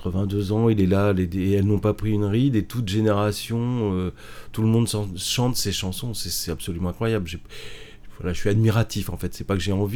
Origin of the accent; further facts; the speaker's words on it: Normandy, France; Je suis de Normandie